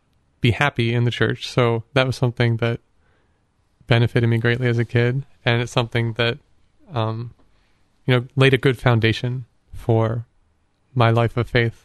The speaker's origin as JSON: {"language": "English", "town": "Massillon", "region": "Ohio", "country": "United States", "said": "So I'm from Massillon, Ohio, from a family of three boys with my parents."}